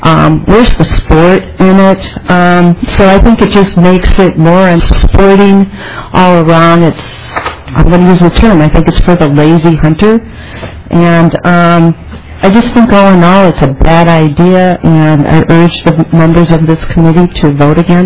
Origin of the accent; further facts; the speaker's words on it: Minneapolis, Minnesota, United States; I'm representing myself. I'm born and raised in Minnesota, so and I still live here. Lived in Minneapolis my whole life